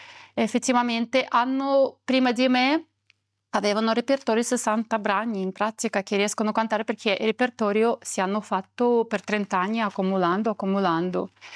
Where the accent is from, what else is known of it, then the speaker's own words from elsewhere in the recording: Russia; Italian is a second language; moved away as an adult; now in Italy; vengo dalla Russia. Ho studiato direzione di coro in Russia. Erano tantissimi anni fa, comunque.